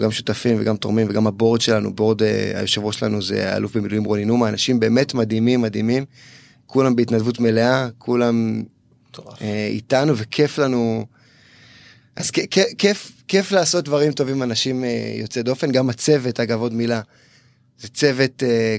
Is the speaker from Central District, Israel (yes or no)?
yes; Rishon LeZion, Central District, Israel; הייתי ככה ילד ים, הייתי הרבה בים, גדלתי במקור מראשון, משפחה מהממת.